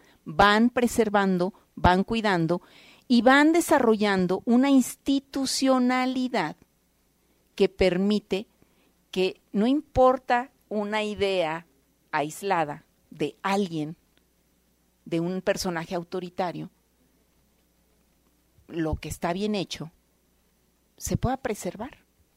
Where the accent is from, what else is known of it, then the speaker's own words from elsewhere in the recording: Jalisco, Mexico; de quienes somos los jaliscienses. Somos la cuarta economía del país.